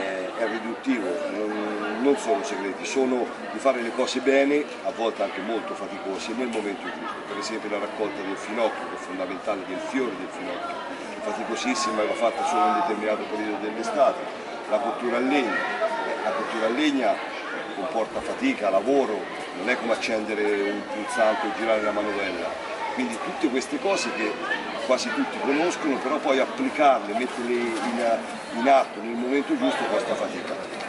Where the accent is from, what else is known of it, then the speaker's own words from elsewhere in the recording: Casalalta, Umbria, Italy; Tutto nasce dal mio paesino, che è Casalalta, dove io sono il quarto di una generazione di porchettai, ha iniziato mio bisnonno.